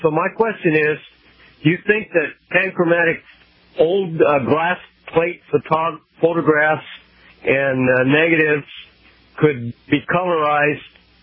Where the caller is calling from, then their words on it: Tacoma, Washington, United States; I'm calling from Tacoma, Washington.